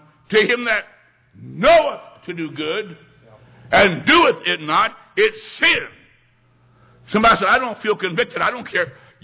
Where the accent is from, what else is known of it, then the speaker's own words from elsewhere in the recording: Macomb, Illinois, United States; The town and church I grew up in Macomb, Illinois, had a wonderful Sunday school teacher.